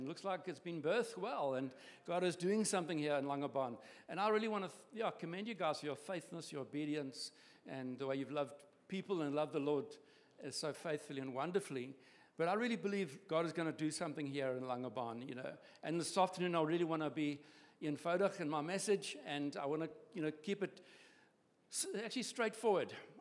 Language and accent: English; Durban, KwaZulu-Natal, South Africa; well, I'm from Durban